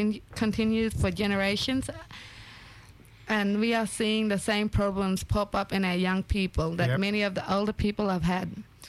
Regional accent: Yarrabah, Queensland, Australia; I'm from Yarrabah, Kungangi. I'm from the Gurugulu. And also from Bidyara Warriga Wirupa from my father's side.

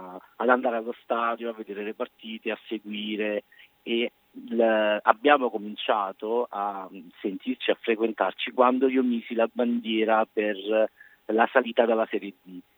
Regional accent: Sorrento, Campania, Italy; Siamo di Sorrento. Piana di Sorrento.

